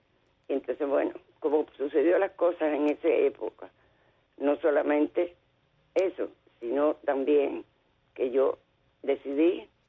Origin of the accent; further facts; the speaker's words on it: Santa Clara, Villa Clara, Cuba; born there; yo nací en Santa Clara, en Las Villas, como se llamaba antes, ahora es un desastre. Ok, de una familia muy pobre, yo fui la segunda hija de mis padres.